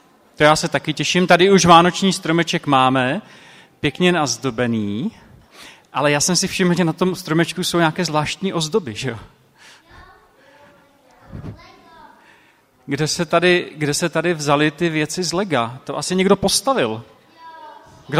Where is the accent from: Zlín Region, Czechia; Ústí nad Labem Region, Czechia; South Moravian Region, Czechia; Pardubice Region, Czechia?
Zlín Region, Czechia; protože jsem z Valašska